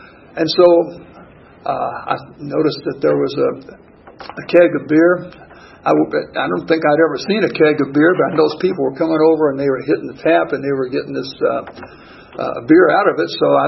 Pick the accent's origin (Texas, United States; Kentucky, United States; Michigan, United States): Kentucky, United States; I grew up in Kentucky, and I was down at Western Kentucky, and I was studying chemistry and math